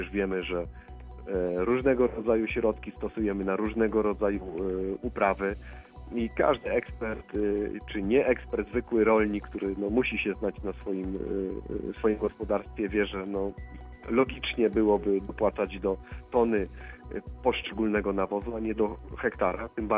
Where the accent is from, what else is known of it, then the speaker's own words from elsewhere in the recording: Rawa Mazowiecka, Masovian Voivodeship, Poland; ja pochodzę z terenów sadowniczych, Rawa Mazowiecka i okolice